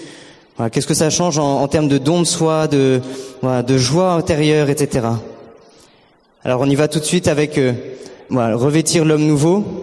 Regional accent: Bordeaux, Nouvelle-Aquitaine, France; j'ai 22 ans, je viens de Bordeaux où j'ai fait 3 ans de médecine.

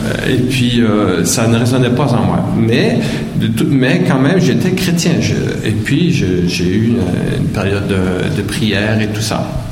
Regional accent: Quebec, Canada; born there; Je suis né au Québec, dans ces grandes régions forestières, remplies de lacs, où beaucoup d'Européens rêvent d'aller vivre. Et puis, c'est une petite ville industrielle, là, avec plein de forêts.

